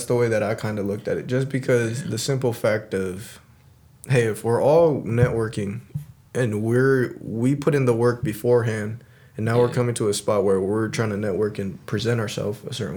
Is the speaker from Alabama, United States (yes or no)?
no; Seattle, Washington, United States; And the same with us, we're all from Seattle, Washington type shit.